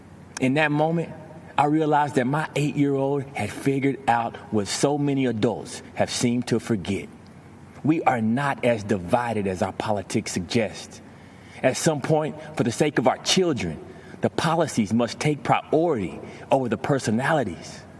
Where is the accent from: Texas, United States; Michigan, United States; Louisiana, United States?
Texas, United States; Gravon; I grew up in Gravon, Texas, a town that my great-grandfather was the first black man to settle as a sharecropper in 1896.